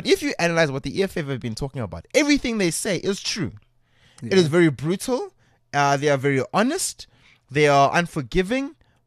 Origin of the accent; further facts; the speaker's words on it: South Africa; But that's not good enough as a South African.